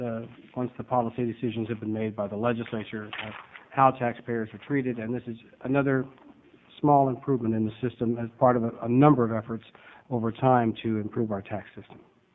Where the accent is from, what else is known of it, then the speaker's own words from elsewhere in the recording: Salem, Oregon, United States; from Salem.